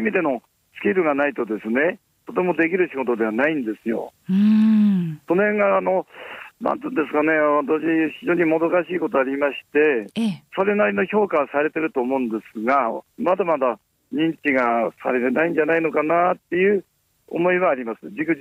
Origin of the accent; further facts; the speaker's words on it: Edogawa, Tokyo, Japan; たまたま私江戸川、生まれも育ちも江戸川なんですが、